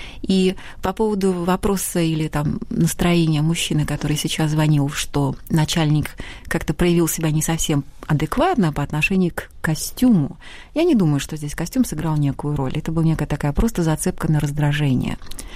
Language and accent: Russian; Kazakhstan; now in Russia; Хотя я родом из Востока, из Казахстана, но очень люблю Россию, поэтому здесь работаю